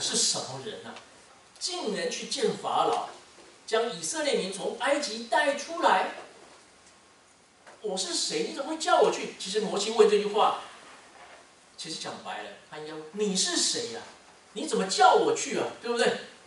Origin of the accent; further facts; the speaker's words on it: Taiwan; 我记得小时候在台湾的时候，我们要上六天课，